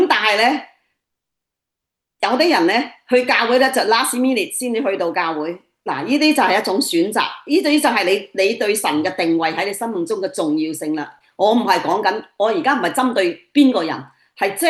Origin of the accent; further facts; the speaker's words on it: Panyu, Guangdong, China; 佢啱啱去咗我哋番禺啊，我家鄉嘅地方